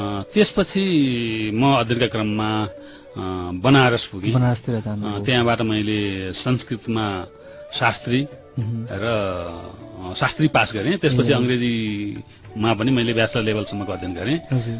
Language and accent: Nepali; Krishna Gandaki, Gandaki Province, Nepal; born there; त्यही कृष्ण गण्डकी गाविसको वडा नम्बर 2 2015 साल असार 14 गते म जन्मिएको हुँ। म एउटा ब्राह्मण परिवारमा पठित, एउटा पण्डित ब्राह्मण परिवारमा जन्मिएको हुँ